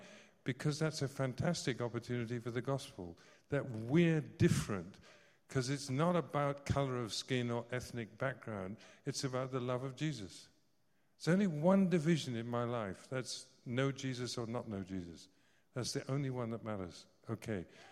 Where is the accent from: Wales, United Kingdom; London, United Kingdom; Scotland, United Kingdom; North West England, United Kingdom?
Scotland, United Kingdom; born there; But I may take out a Scottish passport because I was born in Scotland.